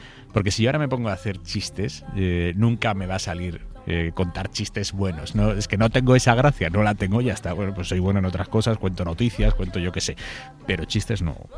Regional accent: San Sebastián, Basque Country, Spain; yo soy de San Sebastián y tengo a toda mi familia allí, mi padre, mis hermanos.

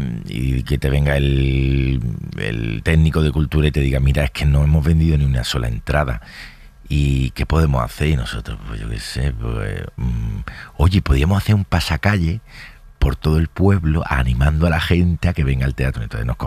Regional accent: Málaga, Andalusia, Spain; yo soy de provincia, soy de Málaga, siempre me he tenido que buscar mucho la vida

